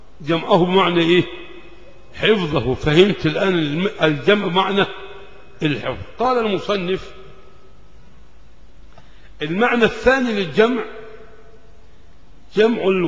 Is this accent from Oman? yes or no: no; Egypt; ده مؤتمر عقده أهل الكتاب عندنا في مصر